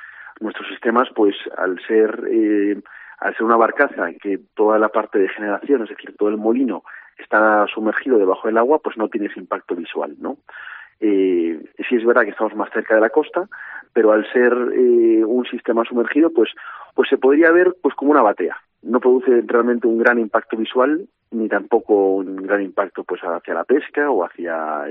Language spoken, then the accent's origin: Spanish; Galicia, Spain; Primero, porque somos gallegos